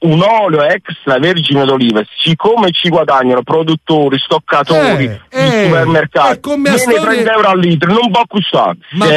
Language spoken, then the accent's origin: Italian; Naples, Campania, Italy; io sono napoletano però vivo in Puglia da diversi anni